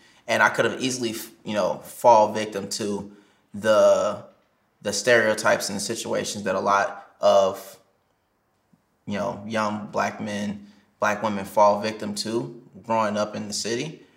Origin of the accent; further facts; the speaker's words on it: Chicago, Illinois, United States; also born or lived in Atlanta; I used to claim I was from Atlanta because I hated being from Chicago. I was born in Atlanta